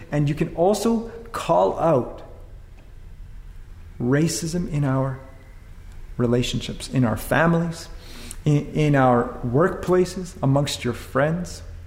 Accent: Vancouver, British Columbia, Canada; I grew up in Vancouver, just off Commercial Drive, at a school with a good-sized population of Indigenous people

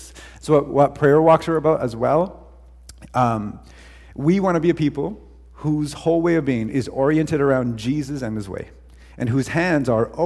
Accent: Canada; And while we are not American, those ideals have certainly influenced us as well

